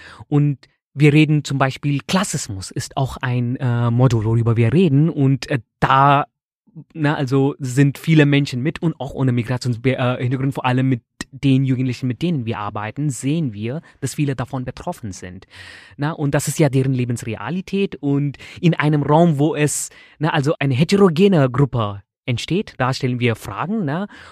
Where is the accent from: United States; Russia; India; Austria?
India; also ich bin in Indien geboren und da aufgewachsen.